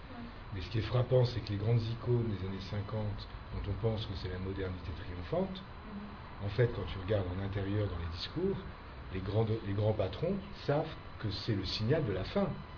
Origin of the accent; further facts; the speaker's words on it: northern France, France; Enfin, moi, je viens du nord de la France, donc si tu veux...